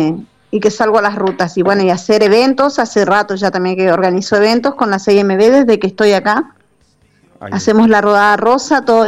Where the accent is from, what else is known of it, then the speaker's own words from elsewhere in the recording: Resistencia, Chaco, Argentina; Sí, yo soy de Resistencia, Chaco. Nacida y criada aquí.